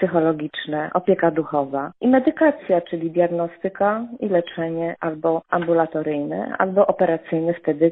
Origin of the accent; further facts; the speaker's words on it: Łódź, Łódź Voivodeship, Poland; Ja jako łodzianka bardzo bym się z tego cieszyła.